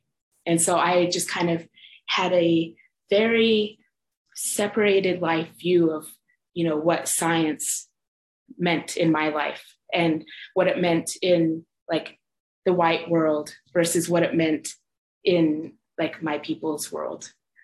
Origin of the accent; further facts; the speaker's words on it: Fort Hall, Idaho, United States; I'm a Shoshone Bannock enrolled tribal member in Fort Hall. And I was born in Fort Hall and I lived in the surrounding communities as well. And I was often the only Native student growing up in a mostly white school.